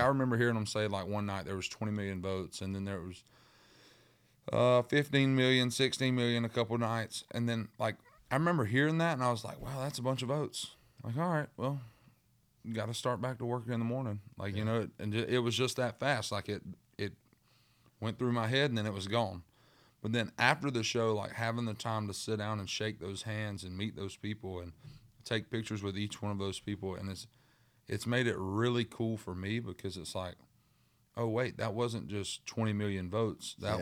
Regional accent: East Coast, United States; Because, like, me growing up on the East Coast, we always watch the sun rise on the water.

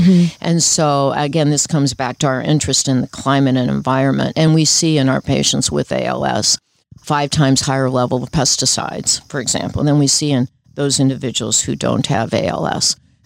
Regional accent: Rome, Lazio, Italy; also born or lived in New York, United States; So I was born in the Bronx. And then what my mother did was toggle back and forth. So I grew up in Rome.

